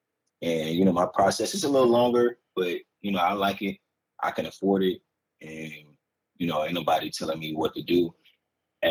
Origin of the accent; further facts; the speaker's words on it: Savannah, Georgia, United States; accent: Geechee Gullah; I'm from Savannah. So we kind of Geechee Gullah out here a little bit.